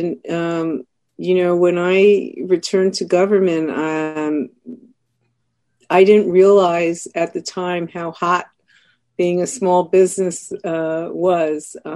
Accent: Brooklyn, New York, United States; accent: New York; I'm a native New Yorker, if you can't tell from my accent which part of Brooklyn exactly I'm from, but I grew up here and I'm educated here through the public school system, Brooklyn College

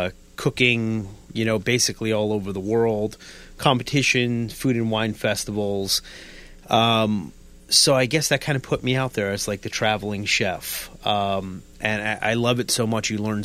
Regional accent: Stamford, Connecticut, United States; Well, originally I'm from Stamford, Connecticut. But I come from a family of immigrant Italians.

